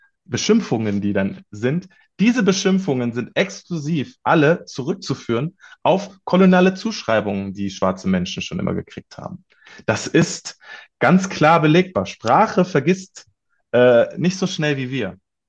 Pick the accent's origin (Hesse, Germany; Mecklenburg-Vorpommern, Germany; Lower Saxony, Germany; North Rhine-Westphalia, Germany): Hesse, Germany; Kassel; Ich bin wieder hier in meiner Heimatstadt in Kassel.